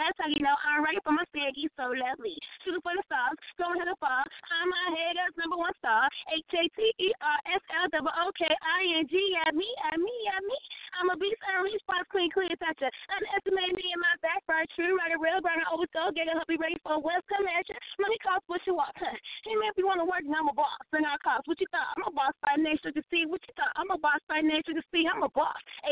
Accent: California, United States; now in Las Vegas, United States; I resign out here in Las Vegas, Nevada, but I'm originally from California.

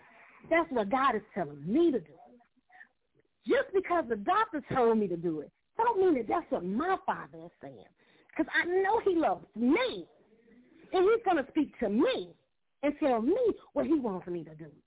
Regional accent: Anderson, South Carolina, United States; I am from Anderson, South Carolina, the other Electric City. I am the youngest of 5 children

